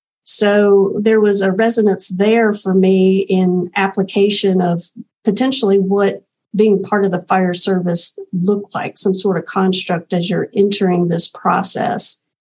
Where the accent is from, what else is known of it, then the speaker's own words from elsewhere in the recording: Thomasville, North Carolina, United States; accent: twang; I am from Thomasville, North Carolina. So as you listen to me today and you hear a little bit of twang, it is authentic.